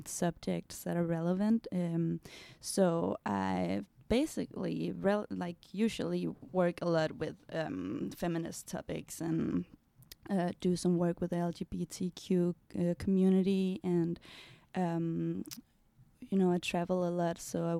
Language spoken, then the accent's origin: English; Denmark; As you know, I come from Denmark